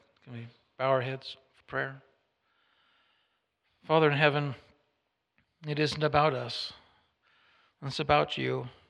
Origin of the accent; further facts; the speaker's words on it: Canada; because I'm not about German, I'm from Canada, so my people, they did pretty well.